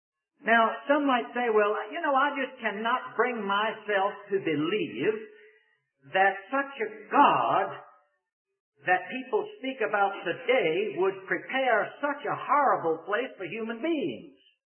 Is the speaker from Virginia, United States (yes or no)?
yes; Richmond, Virginia, United States; now in North Carolina, United States; This is my hometown of Richmond, Virginia. I have to go back to North Carolina.